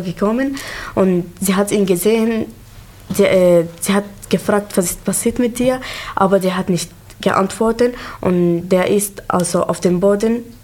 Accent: Aleppo, Aleppo Governorate, Syria; German is a second language; ich komme aus Syrien, aus Aleppo. Ich bin 15 Jahre alt.

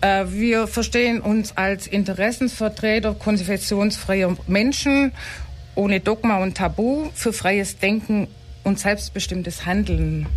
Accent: Ulm, Baden-Württemberg, Germany; born there; ich bin in Ulm geboren, bin erzogen worden in nicht-christlichen Sinne

